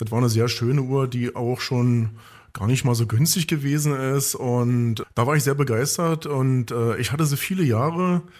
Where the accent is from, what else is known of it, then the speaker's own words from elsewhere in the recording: Potsdam, Brandenburg, Germany; born there; also born or lived in Rhineland; now in Werder, Germany; Also ganz aus dem Rheinland komme ich ja nicht, bin ja geborener Potsdamer und bin kurz vor der Wende dann als einer der Ersten im Rheinland gewesen, allerdings dann auch nur 10 Jahre und bin seit 2000 schon wieder hier im Brandenburgischen und bin dann aber nach Werder gegangen